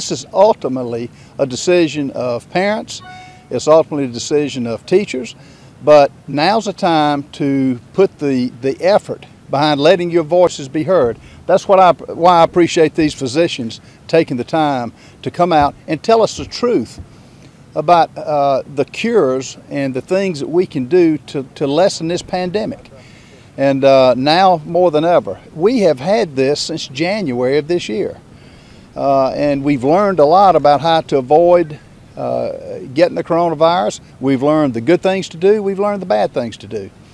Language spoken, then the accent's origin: English; South Carolina, United States; And I'm from South Carolina, I'm from a rural district.